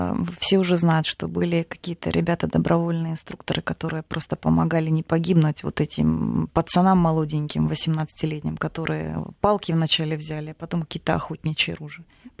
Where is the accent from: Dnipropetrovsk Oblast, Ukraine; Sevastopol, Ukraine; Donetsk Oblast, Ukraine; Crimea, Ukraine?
Donetsk Oblast, Ukraine; Donetsk; Вот я, вот кто из Донецка?